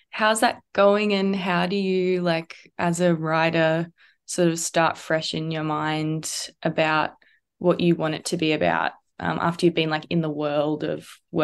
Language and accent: English; New Zealand; icebreaker, just to be like, I'm from this country.